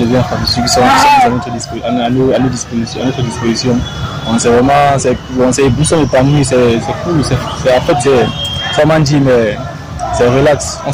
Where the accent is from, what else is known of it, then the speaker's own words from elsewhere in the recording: Douala, Littoral, Cameroon; Je suis de Douala.